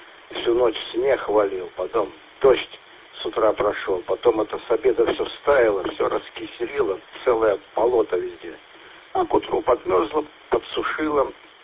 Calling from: Belgorod, Belgorod Oblast, Russia; Нахожусь я в Белгороде.

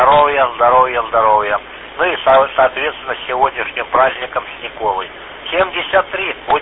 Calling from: Smolensk Oblast, Russia; Теплейшие пожелания мы с Смоленщины.

